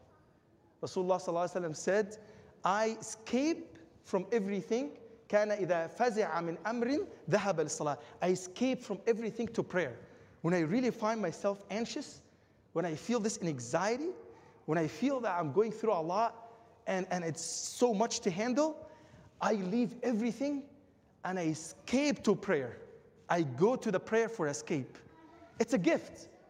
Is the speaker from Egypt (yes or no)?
yes; Egypt; You know, I'm from Egypt, and in the desert